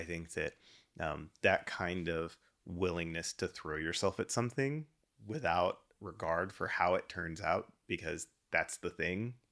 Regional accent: Dallas–Fort Worth, Texas, United States; also born or lived in Louisiana; So I feel like I was born in Texas. My address at birth was a Texas address, even though I was born across state lines

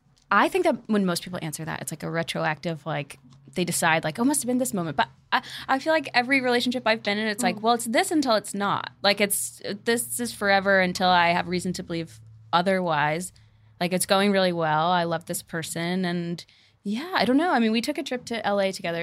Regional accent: North Carolina, United States; North Carolina.

